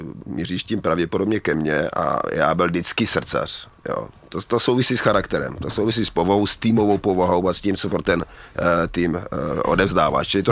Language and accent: Czech; Kroměříž, Zlín Region, Czechia; já pocházím z Kroměříže